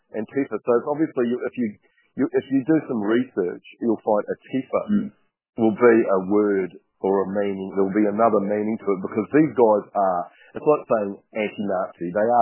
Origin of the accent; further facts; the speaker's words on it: New Zealand; And I went through that in growing up in New Zealand